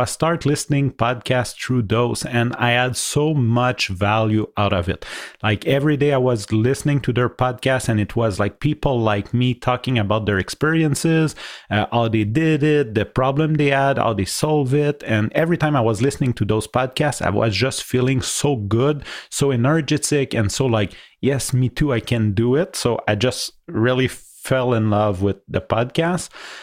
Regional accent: Canada; accent: French-Canadian; first language French; English is a second language; So for those of you who don't know, I'm not an English speaker natively, so sorry if sometime I might have an accent or looking for my words.

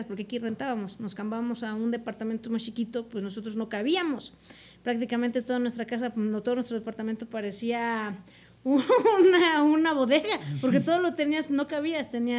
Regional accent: Martínez de la Torre, Veracruz, Mexico; also born or lived in San Pedro Cholula; yo de hecho soy de San Pedro Cholula, originariamente. Solo que mis papás eran exageradamente pobres y se fueron a Veracruz. A mí a los 6 meses me llevan a Martínez de la Torre.

